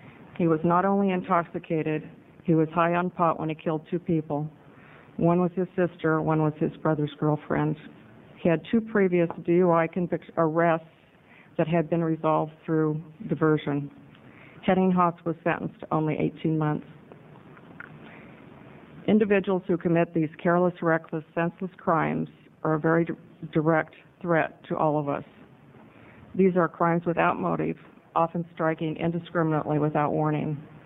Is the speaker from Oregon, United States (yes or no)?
yes; Oregon, United States; I'm from Lane County.